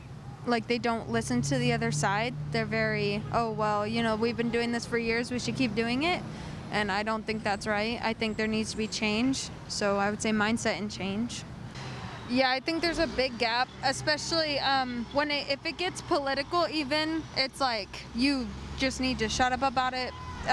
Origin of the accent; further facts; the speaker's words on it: Warrenton, United States; I'm also from Warrenton.